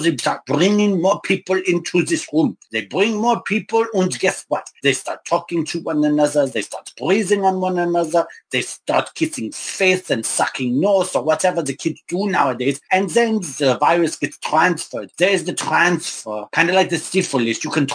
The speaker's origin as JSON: {"language": "English", "country": "Germany", "tie": "born or raised there", "said": "So I remember the day growing up in Germany, there was a group of people that told us what to do."}